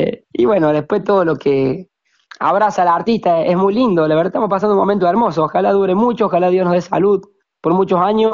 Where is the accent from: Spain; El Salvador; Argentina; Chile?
Argentina; Sebastián Elcano, Córdoba; now in Villa del Totoral, Argentina; Yo vivo en Totoral. Bien. Pero soy de Sebastián Elcano, mi pueblo natal y donde tengo gran parte de mi familia.